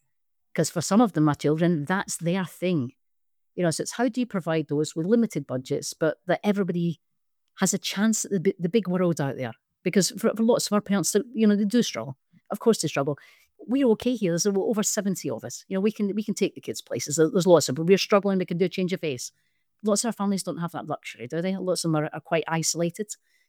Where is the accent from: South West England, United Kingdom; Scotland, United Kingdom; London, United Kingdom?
Scotland, United Kingdom; There are people come with very conceived perceptions about me being Scottish.